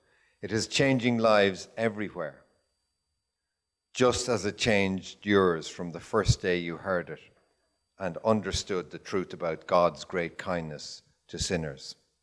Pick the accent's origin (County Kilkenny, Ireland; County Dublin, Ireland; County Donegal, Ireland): County Dublin, Ireland; Dublin; now in Roscommon, Ireland; I'm originally from Dublin, now living in Roscommon, and I went to school down the road here